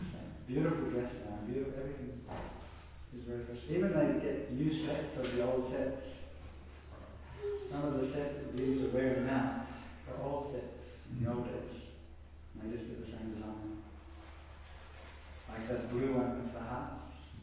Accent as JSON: {"language": "English", "town": "Melbourne", "region": "Victoria", "country": "Australia", "tie": "born or raised there", "said": "Because I'm from Melbourne myself. I was born and bred in Melbourne City."}